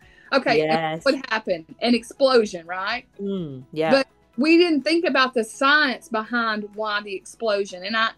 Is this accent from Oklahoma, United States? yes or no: no; Texas, United States; You can tell that I'm from Texas when everything's called Coke, Sandra.